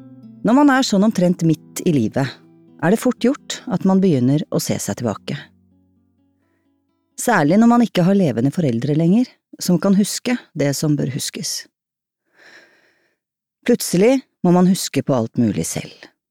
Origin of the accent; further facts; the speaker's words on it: Rykkinn, Akershus, Norway; hun gikk nedover fortauet på Rykken, der jeg vokste opp